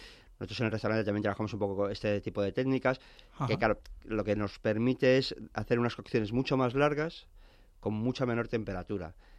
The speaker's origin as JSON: {"language": "Spanish", "town": "Madrid", "region": "Community of Madrid", "country": "Spain", "said": "yo soy madrileño."}